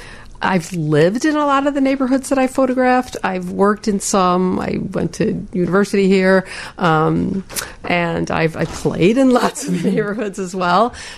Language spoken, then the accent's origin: English; Chicago, Illinois, United States; I grew up in Pullman.